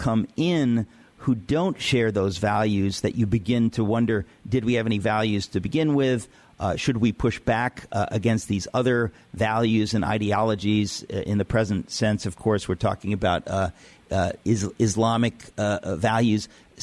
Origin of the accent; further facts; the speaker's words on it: United States; as speaking as a patriotic American, really, not just because I'm an American, but because I believe in the ideals of federalism